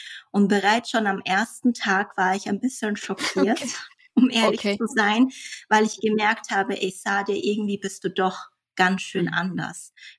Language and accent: German; Fürth, Bavaria, Germany; also born or lived in Nuremberg; Ich bin in Nürnberg geboren. Meine Eltern haben dann in Fürth ein Haus gebaut und da bin ich auch zur Schule gegangen.